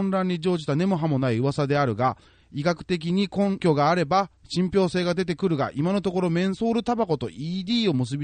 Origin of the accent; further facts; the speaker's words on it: Hiroshima, Japan; accent: Hiroshima dialect; あー、すみません、ちょっと広島弁が出てしまいました。